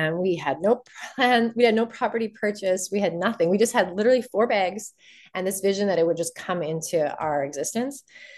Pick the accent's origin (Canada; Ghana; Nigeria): Canada; And we got back home to Canada. We're originally from Canada.